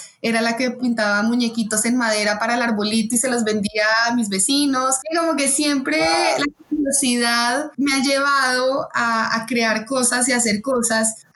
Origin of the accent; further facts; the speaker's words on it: Colombia; now in Mexico; yo soy colombiana, vivo en México, eso fue por cosas de la vida, salió la oportunidad de venirse a México y acá estoy.